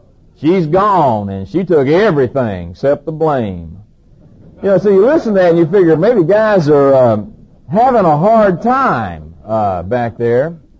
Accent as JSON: {"language": "English", "region": "Georgia", "country": "United States", "tie": "born or raised there", "also_born_or_lived": "California", "said": "I just moved to Georgia. I lived out here in California for 11 years and returned back to my home state."}